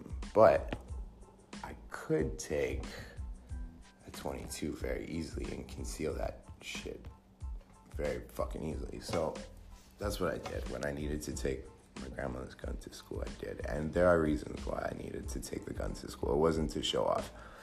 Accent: Montreal, Quebec, Canada; I was born in Canada. Spent a lot of time there. Montreal. Was born and raised in the suburbs. We moved to the city when I was about 10.

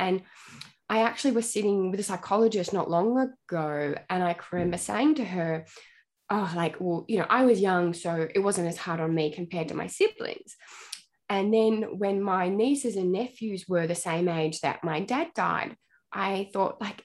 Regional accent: Tasmania, Australia; So I am from Tasmania, but my mum and dad were from like New South Wales and Queensland, but they moved there and started a farm.

